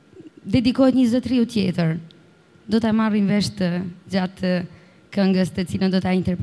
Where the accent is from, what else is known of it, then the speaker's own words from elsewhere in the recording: Shkodër, Shkodër County, Albania; now in Switzerland; Më pëlqen të tregoj nga vi, ku jetoj, edhe ku kam gjetë lumturinë, dashurinë. Me një fjalë, unë jam shkodrane, jetoj në Zvicër